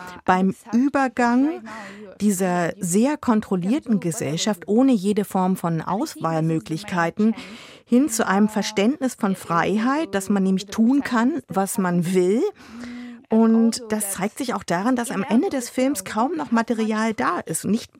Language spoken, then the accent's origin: German; Ukraine; German is a second language; Wir hatten die Illusion als Ukrainer, dass die Unabhängigkeit gratis kommen würde.